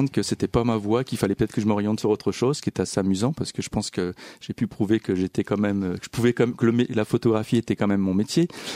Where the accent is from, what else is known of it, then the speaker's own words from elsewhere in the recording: Hauts-de-France, France; Voilà, c'est on va dire, je suis un ch'ti. C'est typiquement la région ch'timi.